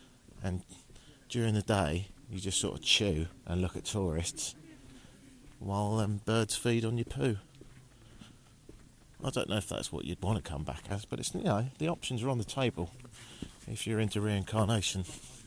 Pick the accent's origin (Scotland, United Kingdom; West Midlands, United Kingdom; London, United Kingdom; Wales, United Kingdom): London, United Kingdom; I'm from London.